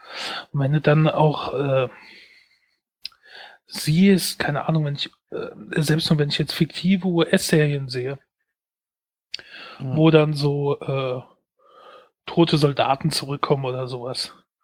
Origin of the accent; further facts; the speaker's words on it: West Germany, Germany; Also ich bin ja im Westen aufgewachsen. Zumindest die Anfänge meiner Kindheit waren noch im Westen. Ich habe vielleicht 2 Kilometer entfernt gewohnt von der US-Niederlassung, also von der US-Kaserne.